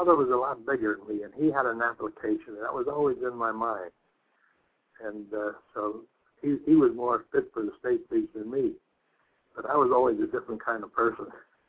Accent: Pottsville, Pennsylvania, United States; I was born in Popsville, Pennsylvania.

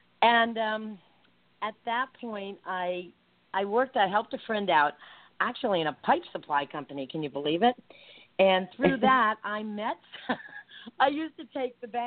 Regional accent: Rhode Island, United States; because I'm from Rhode Island, I was working in Boston at the time

